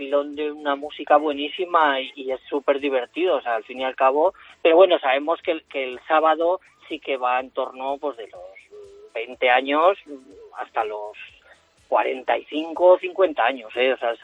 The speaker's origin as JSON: {"language": "Spanish", "town": "Jaca", "region": "Aragon", "country": "Spain", "said": "siempre tener en cuenta que somos de Jaca y que Jaca se tiene que en parte beneficiar de esto."}